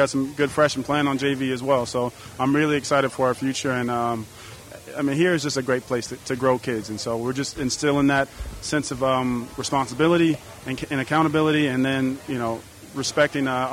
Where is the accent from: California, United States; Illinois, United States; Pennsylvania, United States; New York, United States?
California, United States; San Francisco; now in Sebastopol, United States; Well, I'm originally from San Francisco, and then I moved over to Sebastopol. So I got family in Santa Rosa and in Sebastopol and San Francisco.